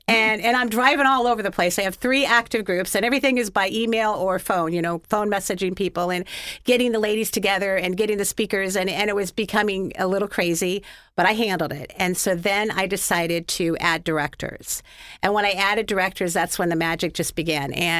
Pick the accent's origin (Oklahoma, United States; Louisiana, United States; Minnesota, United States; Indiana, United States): Indiana, United States; I'm a Hoosier. I'm from Indiana.